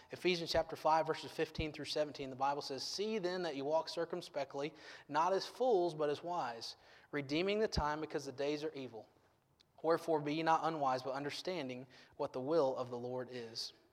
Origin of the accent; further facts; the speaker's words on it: Farmersville, Ohio, United States; Like I mentioned earlier, I grew up in Farmersville, Ohio.